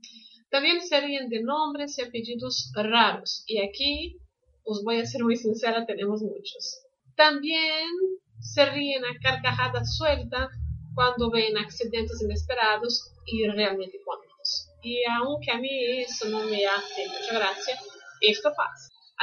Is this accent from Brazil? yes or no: yes; Brazil; Spanish is a second language; soy de Brasil. Aquí doy clases de español online, presenciales, desde hace 15 años.